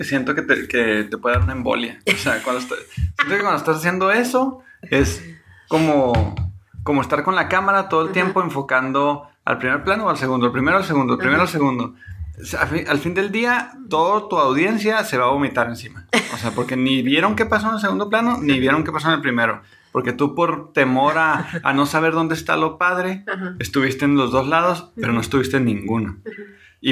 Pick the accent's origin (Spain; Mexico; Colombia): Mexico; Y ya lo habíamos platicado, como mexicanos o como latinos quizá, tenemos pavor a equivocarnos.